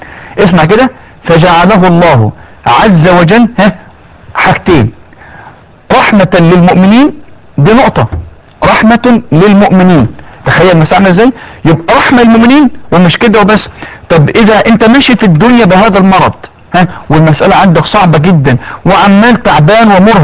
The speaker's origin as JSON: {"language": "Arabic", "country": "Egypt", "said": "يعني احنا عندنا في مصر نسبة مرتفعة جدا في الاطفال وفي النساء وفي الرجال"}